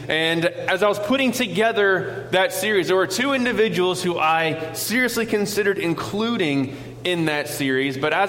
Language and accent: English; North Carolina, United States; That's how I'm going to say it, because I am from North Carolina, so I get a free pass on saying it that way.